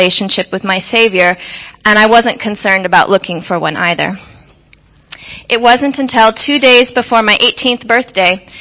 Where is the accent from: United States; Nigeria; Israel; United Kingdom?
United States; Midwest; my life growing up in the Midwest did not involve any dreams of grandeur.